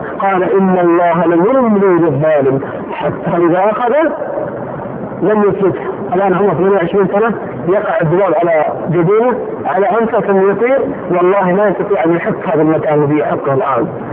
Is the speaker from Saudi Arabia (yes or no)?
yes; Saudi Arabia; فهو والله من اطرف الاسر عندنا في السعوديه